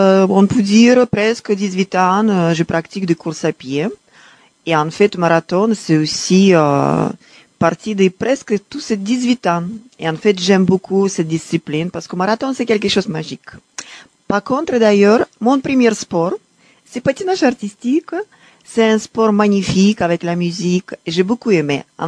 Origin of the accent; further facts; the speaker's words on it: Saint Petersburg, Russia; French is a second language; now in France; Je suis marathonienne … origine russe de Saint-Pétersbourg, de très belle ville. Et actuellement, je suis française.